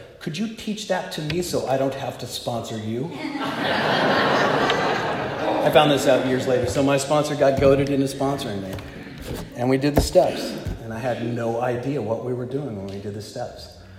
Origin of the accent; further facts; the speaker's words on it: East Coast, United States; now in Santa Cruz, United States; And I love surfing, even though I was from the East Coast. But I came out to California, and Santa Cruz is the Mecca.